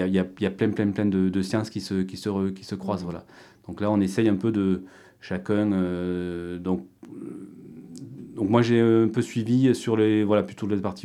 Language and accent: French; Gourdon, Occitanie, France; Moi, je suis originaire de Gourdon, donc je suis un pur lotois.